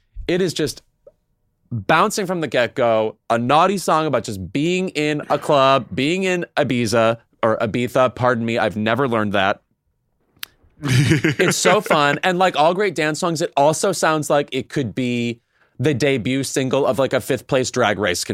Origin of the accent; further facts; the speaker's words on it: Midwest, United States; So I love corn. I'm from the Midwest, as you are.